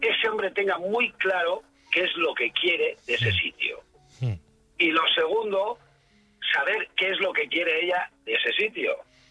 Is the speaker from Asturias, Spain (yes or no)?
yes; Asturias, Spain; Yo soy de Asturias.